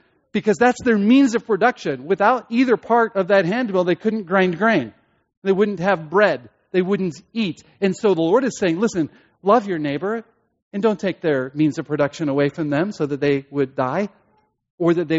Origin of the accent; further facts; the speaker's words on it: United States; May I say that we as American Christians have the difficulty, if I can say it that way, of luxury and comfort.